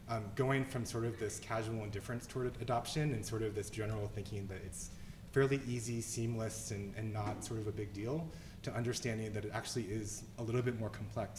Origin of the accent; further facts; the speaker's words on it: New York, United States; also born or lived in Korea; I was adopted from Korea in the early 80s. I was part of sort of the first big wave of Korean adoptees. My parents are white, and I was adopted into a very small rural town in upstate New York.